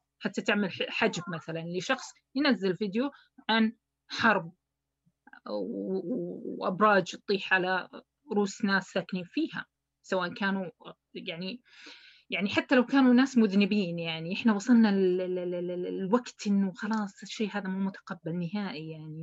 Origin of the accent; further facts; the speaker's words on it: Palestine; لما أكون أنا فلسطينية ومحروق دمي على اللي يصير على أهلي